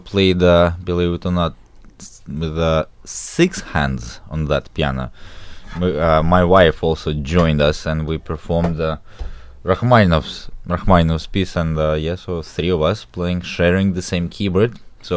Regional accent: Moscow, Russia; So I'm originally from Moscow, Russia. I was born there.

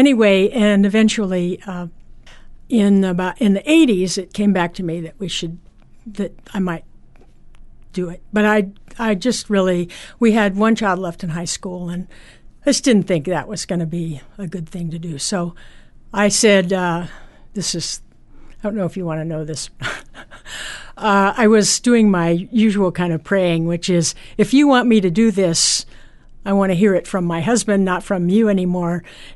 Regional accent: Portland, Oregon, United States; I grew up in Portland, and my grandparents lived in Seaside, and many of my relatives fished the Columbia, and so it's really home.

